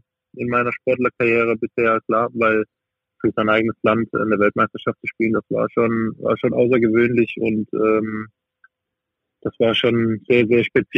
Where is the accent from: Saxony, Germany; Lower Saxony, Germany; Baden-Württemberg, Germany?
Baden-Württemberg, Germany; Freiburg; ich komme ja aus dem Breisgau, aus Freiburg, aus dem kompletten Süden, also kurz vor der Schweizer Grenze aufgewachsen.